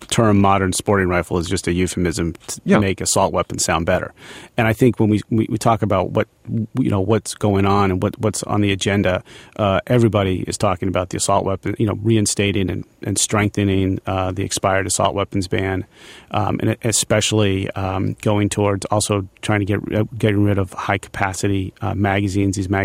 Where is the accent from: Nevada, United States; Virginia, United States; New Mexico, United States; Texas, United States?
Virginia, United States; Right now, in many states, I come from Virginia, you can go and buy easily these types of weapons at any gun show without a background check.